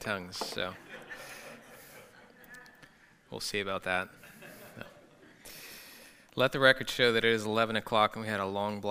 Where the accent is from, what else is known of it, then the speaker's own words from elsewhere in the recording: Germany; when I was about 12, 13 years old, some of you know my dad, and that I grew up in Germany.